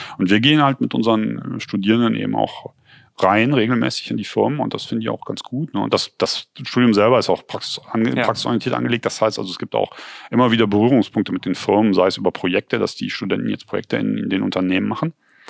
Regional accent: Cologne, North Rhine-Westphalia, Germany; bei uns in Köln wird auch viel produziert, aber das Großteil sind halt Filme, ne? oder Fernsehen oder sowas.

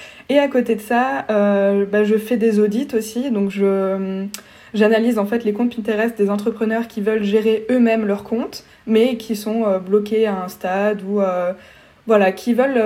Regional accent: Strasbourg, Grand Est, France; Voilà, je suis strasbourgeoise

